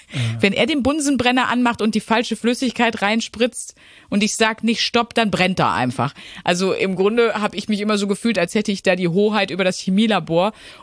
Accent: North Rhine-Westphalia, Germany; Also ich bin aus dem Ruhrgebiet.

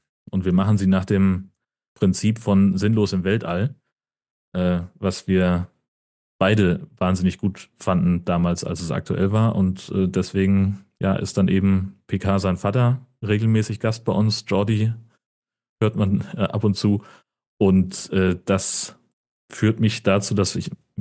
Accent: North Rhine-Westphalia, Germany; born or raised there

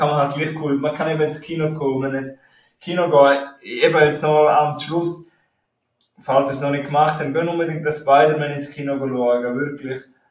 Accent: Graubünden, Switzerland; Ja, ich meine, für mich als Bündner ist halt so krass

